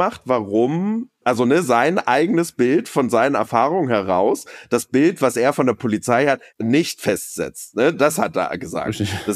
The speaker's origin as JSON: {"language": "German", "region": "Lusatia", "country": "Germany", "said": "wenn ich jetzt in die Lausitz gucke, wo ich herkomme, da habe ich schon auch andere Werte, als wenn ich jetzt nach Hamburg oder ins Rheinland gehe"}